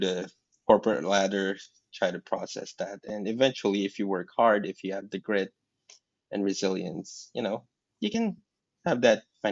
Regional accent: Philippines; now in Malaysia; yeah, I'm Filipino.

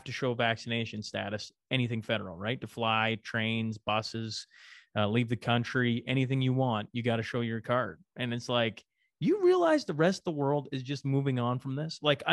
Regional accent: Canada; he's an embarrassment to me as a Canadian.

